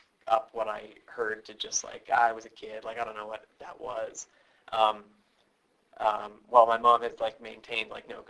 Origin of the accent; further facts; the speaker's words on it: Redondo Beach, California, United States; So I grew up in Redondo Beach